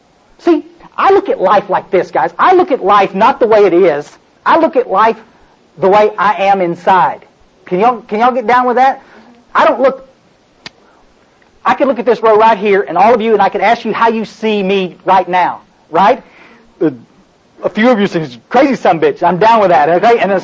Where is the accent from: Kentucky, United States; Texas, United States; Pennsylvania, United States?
Texas, United States; Kerrville; I grew up in the hill country down close to where Marianne lives, and I was raised around Kerrville, and I went to high school down there